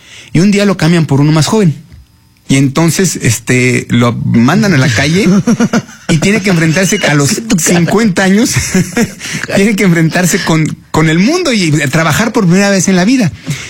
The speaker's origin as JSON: {"language": "Spanish", "country": "Mexico", "said": "hay que demostrarle al mundo y Estados Unidos quiénes somos los mexicanos"}